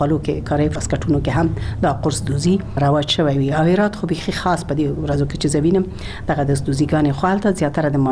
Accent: Ghazni, Afghanistan; born there; او زه خو په غزنی کې زیږیدلې یم

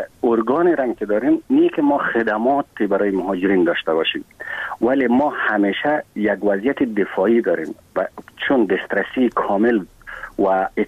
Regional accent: Afghanistan; به عنوان یک افغان و یک مهاجر افغان

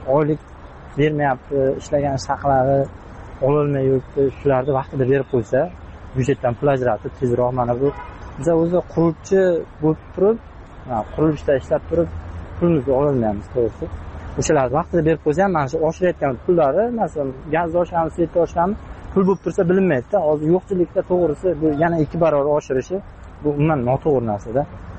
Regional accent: Kashkadarya Region, Uzbekistan; Biz o'zim Qashqadaryodanman.

